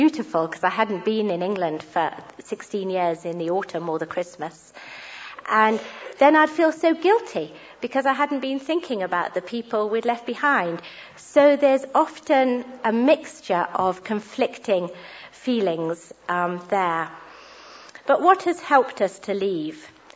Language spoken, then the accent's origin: English; Uganda; born there; I felt very proud growing up and knowing that I was born in Uganda, sort of perhaps a status symbol.